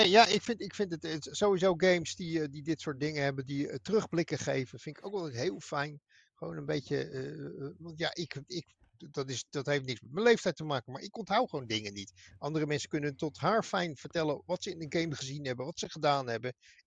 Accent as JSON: {"language": "Dutch", "town": "Antwerp", "region": "Flanders", "country": "Belgium", "tie": "born there", "said": "Mijn geboortestad. Stad der Steden."}